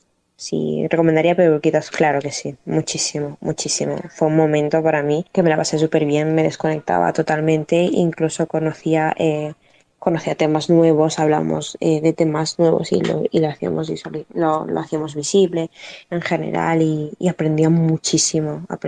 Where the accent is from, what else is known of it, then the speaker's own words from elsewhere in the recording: Honduras; Yo soy de Honduras